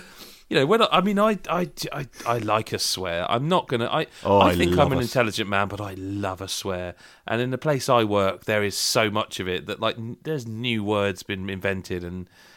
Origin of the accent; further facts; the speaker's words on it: Bournemouth, South West England, United Kingdom; All right, mate, how's it going? I'm not from London, I'm actually from